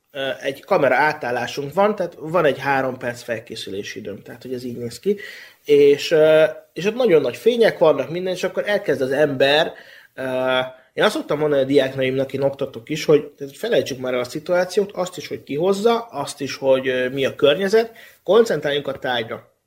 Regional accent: Nyíregyháza, Szabolcs-Szatmár-Bereg, Hungary; now in Budapest, Hungary; Maximálisan, és én úgy kezdtem ezt az egészet, hát most Nyíregyházáról feljöttem Budapestre, egy BKV térképet vettem 470 forintért

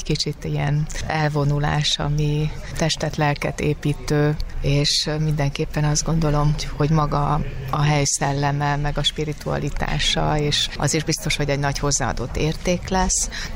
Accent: Sopron, Győr-Moson-Sopron, Hungary; ugyan én soproni származású vagyok

